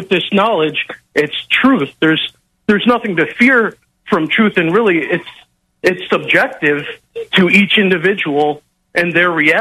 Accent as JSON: {"language": "English", "town": "Chicago", "region": "Illinois", "country": "United States", "said": "I'm from Chicago. I moved back to Chicago"}